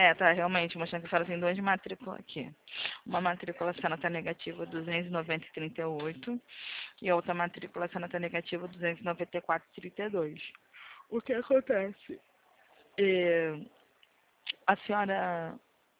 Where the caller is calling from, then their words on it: Rio de Janeiro, Brazil; Eu falo do Rio de Janeiro mesmo.